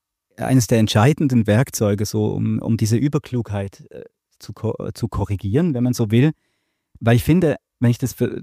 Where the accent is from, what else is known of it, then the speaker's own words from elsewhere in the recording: Bern, Switzerland; Ich bin in Bern aufgewachsen. Damals war das Stadttheater total für mich langweilig.